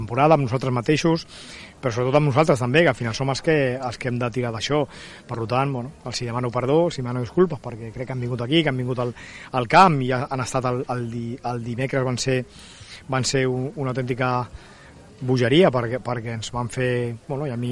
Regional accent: Terrassa, Catalonia, Spain; com tots els que som de Terrassa o els jugadors, bueno, pues, decebuts

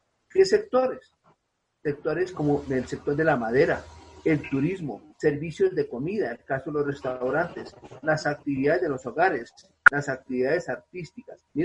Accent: Colombia; Uno como colombiano, como ciudadano del común, uno paga impuestos

